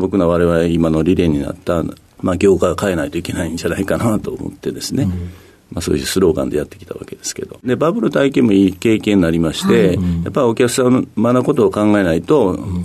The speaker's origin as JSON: {"language": "Japanese", "region": "Kyoto", "country": "Japan", "said": "京都市ですね。"}